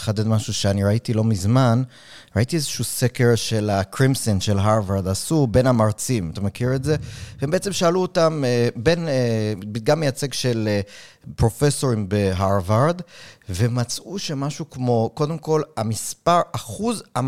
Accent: New York, United States; כשאני גדלתי בניו יורק, אז אני חייתי בברוקלין.

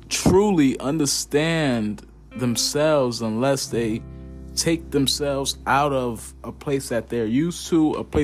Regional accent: Newark, New Jersey, United States; And I feel like being in my hometown, I just stopped growing at a certain point. So I had to get up and go. So right now, I'm out of Newark, New Jersey.

